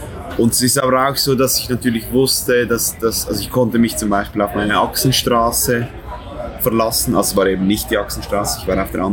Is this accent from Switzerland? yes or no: yes; Solothurn, Switzerland; ich bin durch Olten gefahren. Das ist eine Stadt, fünf Minuten von meiner Heimatstadt.